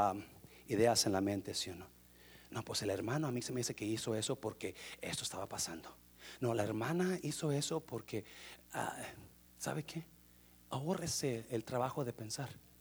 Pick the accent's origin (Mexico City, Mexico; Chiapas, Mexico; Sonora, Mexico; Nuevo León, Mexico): Nuevo León, Mexico; Monterrey; Yo soy de Monterrey, que por si no sabían.